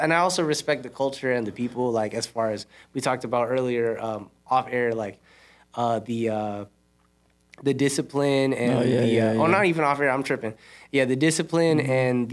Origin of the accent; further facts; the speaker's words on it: Philippines; being Asian myself, I'm Filipino.